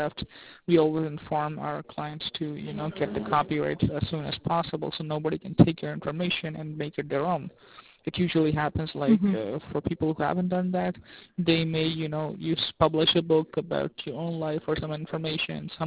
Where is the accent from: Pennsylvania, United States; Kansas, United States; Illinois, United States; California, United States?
Illinois, United States; Rockford; Personally, I am from Illinois, Rockford.